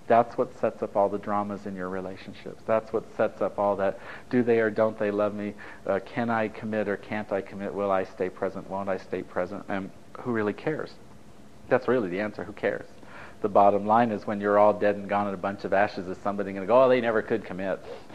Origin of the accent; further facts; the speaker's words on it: Italy; I grew up in Italy in my mom's villa